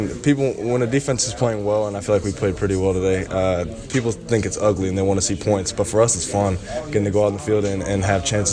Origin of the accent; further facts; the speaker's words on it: Texas, United States; I mean, playing against Texas, and I'm from Texas, and it's an in-state rivalry.